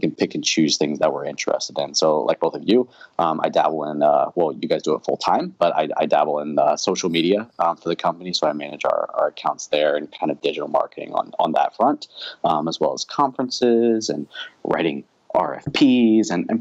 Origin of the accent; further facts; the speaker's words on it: Maryland, United States; I grew up in Maryland, so nothing there. This was our first real move here to Connecticut